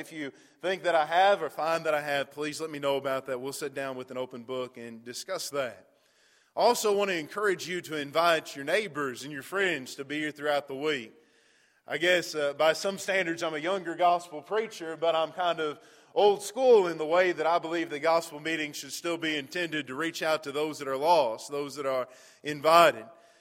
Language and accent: English; Westfield, Indiana, United States; getting back up here closer to where I was born and raised in Westfield and to be back in Indiana.